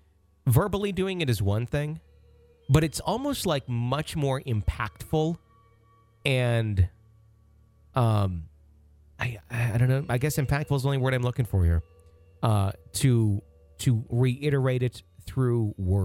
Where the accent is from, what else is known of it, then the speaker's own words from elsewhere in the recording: Louisville, Kentucky, United States; both my mother and I experienced while growing up in Louisville, Kentucky.